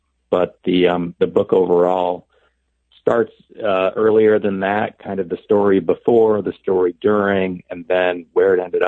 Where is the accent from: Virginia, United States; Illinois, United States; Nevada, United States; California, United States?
Illinois, United States; East Moline; I grew up in the Quad Cities in East Moline, Illinois.